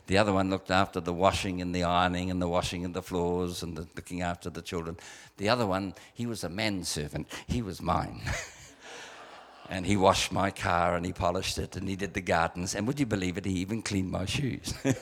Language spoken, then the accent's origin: English; New Zealand; we come from New Zealand and we have a philosophy in our country, you dirtied your shoes, mate, you clean them.